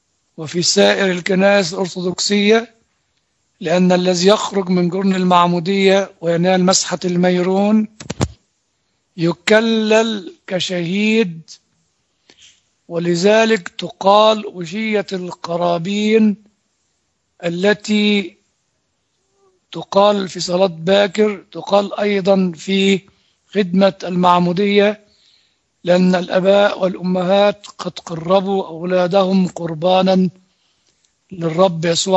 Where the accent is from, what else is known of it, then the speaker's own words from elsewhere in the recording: Egypt; وأنا كمصري وكإنسان ولدت وعشت في كنيستنا القبطية الأرثوذكسية،